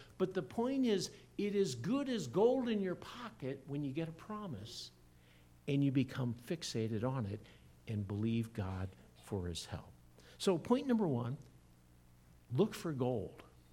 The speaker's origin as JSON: {"language": "English", "region": "Iowa", "country": "United States", "tie": "born or raised there", "said": "Many of you know I grew up in Iowa. My father sold farm equipment, International Harvester farm equipment, in the area"}